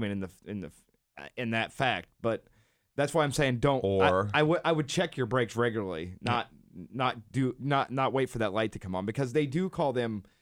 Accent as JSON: {"language": "English", "region": "Midwest", "country": "United States", "tie": "born or raised there", "said": "We grew up in the Midwest, and I have had a steel brake line rust through."}